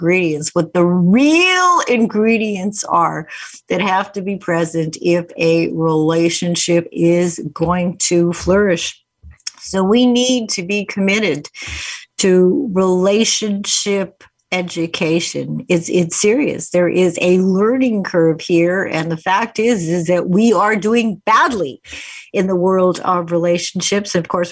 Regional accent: Winnipeg, Manitoba, Canada; When I was growing up in Winnipeg

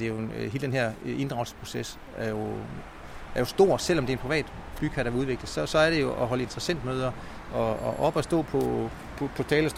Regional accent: Central Denmark Region, Denmark; also born or lived in Lolland-Falster; Jeg er faktisk fra Østjylland.

